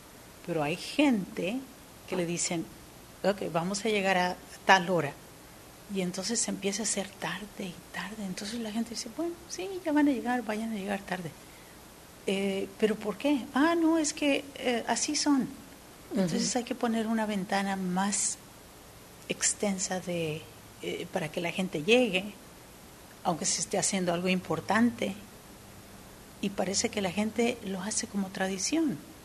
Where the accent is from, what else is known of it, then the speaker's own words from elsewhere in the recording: Mexico; en mi familia y de donde vengo en México hemos seguido tradiciones